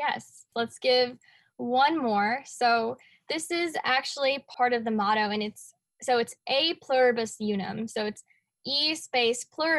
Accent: Chicago, Illinois, United States; Like she said, I'm from Chicago, so I love puzzles and games.

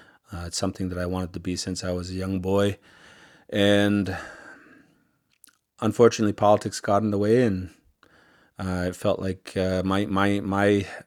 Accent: Quebec, Canada; also born or lived in Lachine; I went up north to go be with my biological grandparents, about 18 months old, and my bio mom, a residential school survivor, she was not ready to have any kids. She left me with my grandparents, and I was raised up there ever since.

